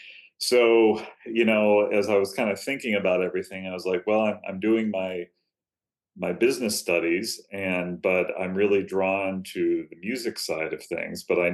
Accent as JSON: {"language": "English", "town": "Amherst", "region": "New York", "country": "United States", "tie": "born or raised there", "said": "I am. I was born and raised in Amherst, New York."}